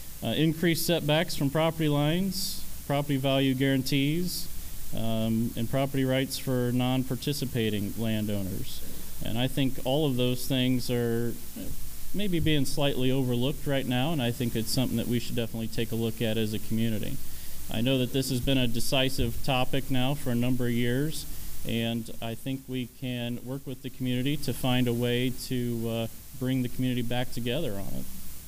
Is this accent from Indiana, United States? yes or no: yes; Baroque, Indiana, United States; I grew up in Baroque, Indiana, which is a couple miles east of Stark County.